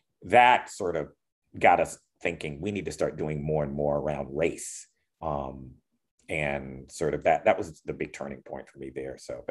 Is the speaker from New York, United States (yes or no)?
no; North Carolina, United States; Even growing up in North Carolina, I mean, and I even tell myself, have I suppressed some things or something?